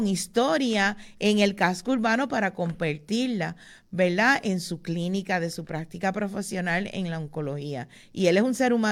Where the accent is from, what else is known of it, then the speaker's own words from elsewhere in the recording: Santa Isabel, Puerto Rico; yo no soy ponceña, pero me crié en el sur, me crié en Santa Isabel, y mi familia es de Santa Isabel y de Adjuntas, así que estoy ahí como que bordeando a Ponce.